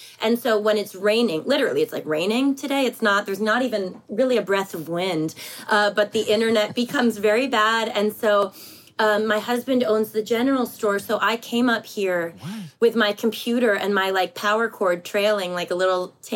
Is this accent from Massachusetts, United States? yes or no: yes; Milton, Massachusetts, United States; I'm from Milton, Mass.